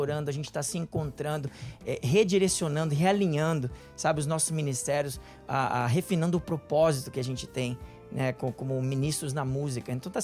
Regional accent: Brazil; also born or lived in Argentina; now in United States; sou brasileiro

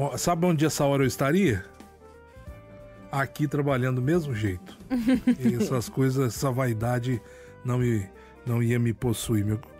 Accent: Minas Gerais, Brazil; Mentira, eu sou mineiro, graças a Deus.

